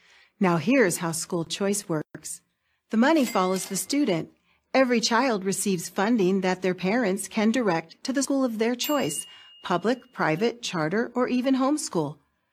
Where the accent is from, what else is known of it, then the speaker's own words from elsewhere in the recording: California, United States; But for millions of families in my home state of California and in many others, school choice is not a choice.